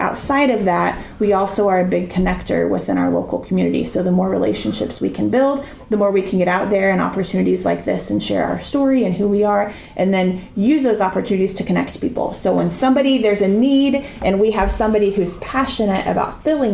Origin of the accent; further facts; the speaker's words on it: Delphi, Indiana, United States; He grew up in Thorntown. I grew up in Delphi. So about